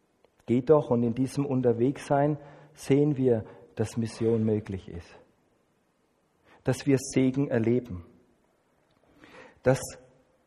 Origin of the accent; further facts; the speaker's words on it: Germany; okay, ich komme aus Deutschland, bin da der Exot gewesen bei Ihnen